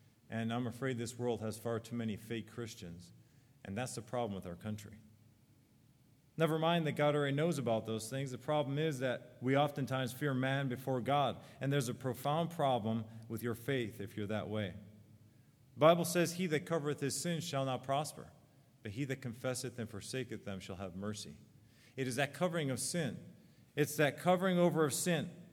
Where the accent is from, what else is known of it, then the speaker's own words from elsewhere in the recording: United States; I'm American, and there's nothing wrong with that. I'm proud to be an American.